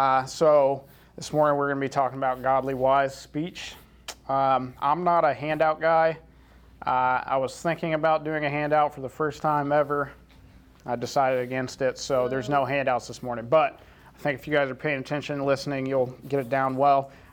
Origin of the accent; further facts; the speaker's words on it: Illinois, United States; but I grew up in Southern Illinois. It's basically the outskirts of the Bible Belt.